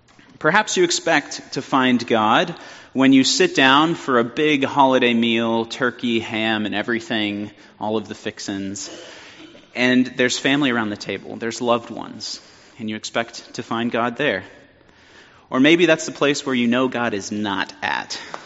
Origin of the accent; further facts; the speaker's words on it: California, United States; I grew up near the Sierra Nevada mountain range in California.